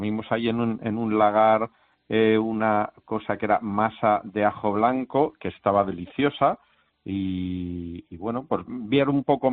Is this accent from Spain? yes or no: yes; Community of Madrid, Spain; now in Málaga, Spain; Yo soy madrileño y cuando me decidí venirme a vivir aquí hace 8 años